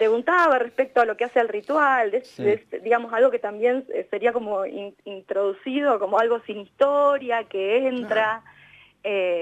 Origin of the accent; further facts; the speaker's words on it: La Pampa, Argentina; yo misma soy de La Pampa y me voy a pasar una de las fiestas a La Pampa siempre.